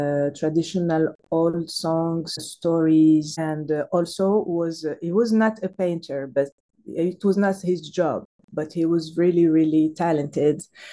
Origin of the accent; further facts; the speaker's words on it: Marrakesh, Marrakesh-Safi, Morocco; English is a second language; also born or lived in Casablanca; I was born in Casablanca, just born there, but my parents was crossing the city. And then I grew up in Marrakesh, so I can say that I'm a Marrakeshi girl. Marrakesh has... shape my senses, because it's a very sensorial city, very colorful.